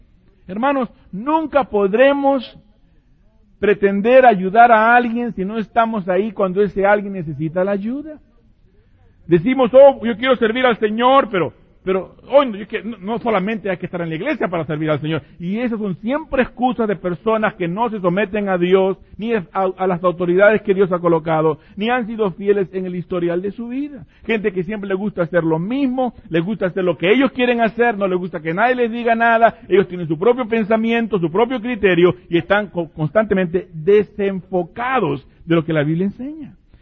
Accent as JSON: {"language": "Spanish", "town": "Pomona", "region": "California", "country": "United States", "said": "yo soy de Pomona, la hermosa ciudad de Pomona"}